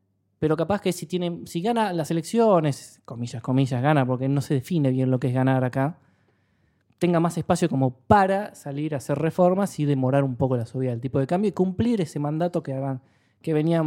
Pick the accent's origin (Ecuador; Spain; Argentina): Argentina